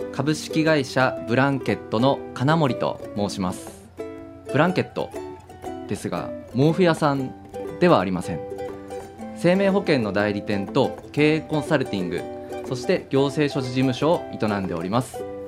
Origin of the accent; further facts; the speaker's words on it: Sapporo, Hokkaido, Japan; born there; もともと私札幌生まれで、北海道にずっといたいと思って会社を作ったんですね。